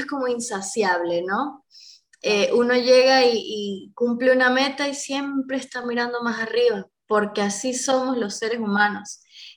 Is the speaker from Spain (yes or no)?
no; Venezuela; now in Argentina; soy lo que soy, soy venezolana, pero estoy en tierra argentina.